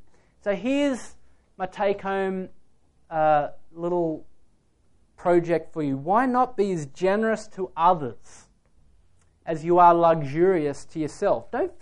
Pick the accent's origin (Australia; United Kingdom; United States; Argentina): Australia; And I think just being Australian, we're in the top 90%.